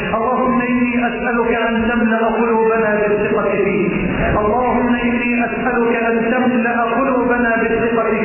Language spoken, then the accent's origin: Arabic; Egypt; اللهم اجعل بلدنا مصر واحد للامن والامان،